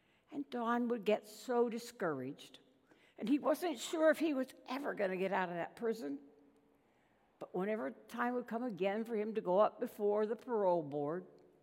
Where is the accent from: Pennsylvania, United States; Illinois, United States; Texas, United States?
Pennsylvania, United States; When I was a little child growing up in Pennsylvania, I remember how disappointed we would be if it ended up being a brown Christmas